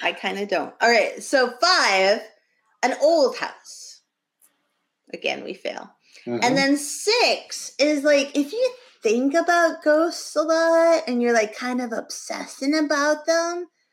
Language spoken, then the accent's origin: English; New Hampshire, United States; And I am uptight because I'm from New Hampshire.